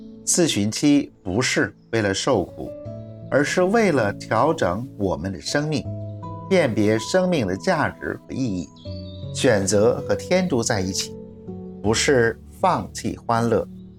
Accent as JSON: {"language": "Chinese", "country": "China", "said": "认罪和悔改对每个人而言都是一个挑战，而对于我们中国人而言好像特别难。"}